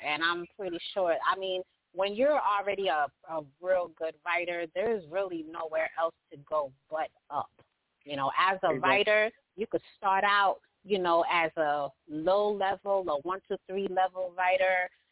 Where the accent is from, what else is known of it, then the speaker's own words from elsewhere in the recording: New Jersey, United States; So both Elijah and I are New Jersey bred. I'm from New Jersey.